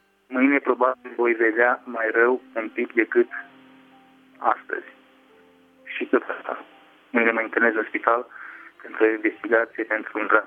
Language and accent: Romanian; Petroșani, Hunedoara County, Romania; sunt din Petroșani, Hunedoara.